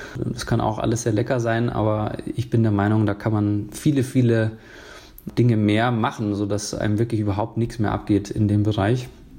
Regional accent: Bavaria, Germany; bei uns in Bayern sagt man Kartoffikäs.

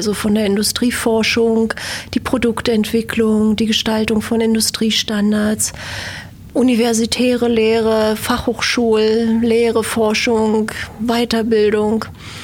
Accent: Berlin, Germany; Ich bin in Berlin aufgewachsen, bin hier zur Schule gegangen

